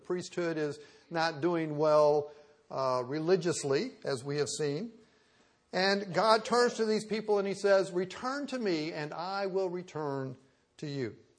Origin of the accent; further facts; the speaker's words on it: Kansas City, Missouri, United States; When I was a child growing up in Kansas City, if I needed medical attention, I generally ended up at Children's Mercy Hospital.